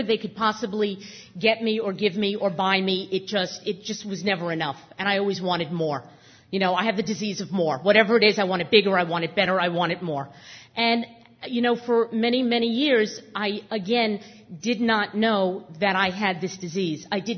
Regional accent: Queens, New York, United States; I grew up in Queens

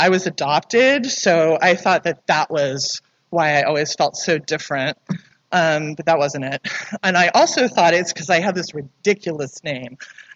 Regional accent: Santa Monica, California, United States; And I am from Santa Monica. And I love being home.

